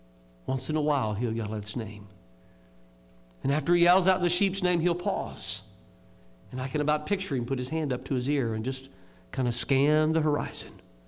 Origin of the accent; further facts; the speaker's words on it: Indianapolis, Indiana, United States; now in Kentucky, United States; Now, I've learned a little bit about animals living in Kentucky now. I grew up in Indianapolis and didn't know much about them.